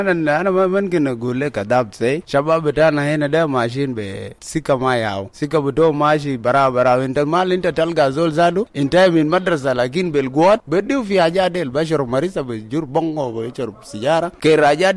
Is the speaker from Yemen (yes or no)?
no; Twic East, Jonglei, South Sudan; أنا من ولاد جنغولي، من تويتش إيست. في جنوب السودان